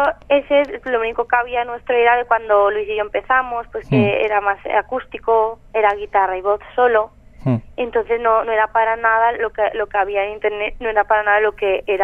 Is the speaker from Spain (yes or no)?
yes; Valencian Community, Spain; first language Valencian; Spanish is a second language; En castellano no creo que no me sentiría tan cómoda como en valenciano, porque valenciano es mi lengua materna.